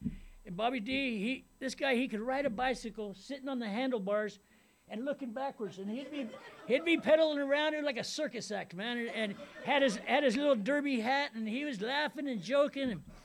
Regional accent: Lake Piru, California, United States; I come from Lake Piru. Me and Oxnard John come from the same area code, 805 Ventura County.

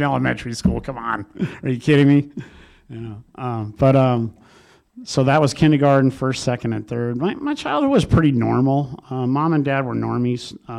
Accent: San Francisco, California, United States; born there; I was born July 10th, and my mom. I was born in San Francisco.

